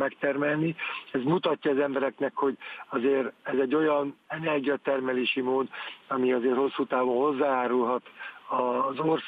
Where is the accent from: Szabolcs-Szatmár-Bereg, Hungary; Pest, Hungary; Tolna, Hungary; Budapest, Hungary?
Tolna, Hungary; Paks; Hát én őspaksi vagyok, Pakson születtem. Egészen kicsi voltam, amikor elkezdték az atomerőművet építeni.